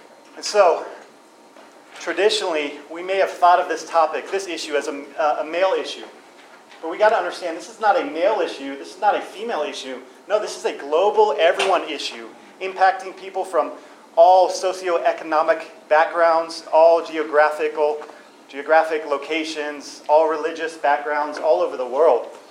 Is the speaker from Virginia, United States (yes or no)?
yes; Richmond, Virginia, United States; I hail from Richmond, Virginia. If you haven't heard of Richmond, Virginia, it's actually the third most tattooed city in the U.S.